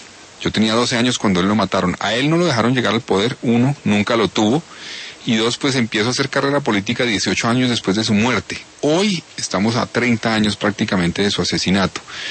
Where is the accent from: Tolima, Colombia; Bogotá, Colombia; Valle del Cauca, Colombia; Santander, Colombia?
Bogotá, Colombia; born there; moved away; yo nací en Bogotá, estudié en un colegio en Bogotá que es un colegio público que se llama el Instituto Pedagógico Nacional, es el colegio de la Universidad Pedagógica precisamente.